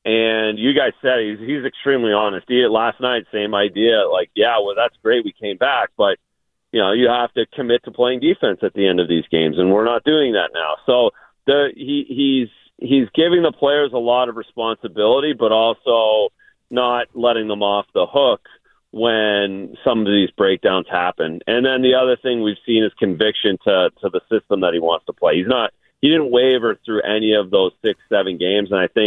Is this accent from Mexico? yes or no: no; Canada; now in United States; And yeah, honestly, Thanksgiving is it's just different in Canada. It's in October. We never did it the same way. So marrying an American girl, it's literally my favorite holiday by far.